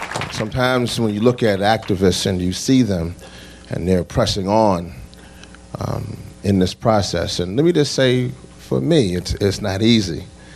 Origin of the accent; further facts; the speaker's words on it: Shreveport, Louisiana, United States; born there; I'm from the South as well, so you might hear that little draw. I was born in Shreveport, Louisiana.